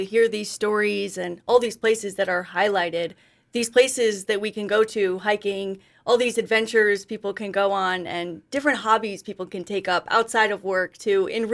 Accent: Scranton, Pennsylvania, United States; I grew up in Scranton, Pennsylvania.

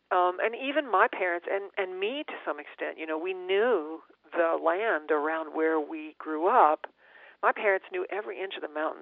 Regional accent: Charleston, West Virginia, United States; there's one stretch between my hometown, Charleston, and Lewisburg, and it was a 90-mile drive

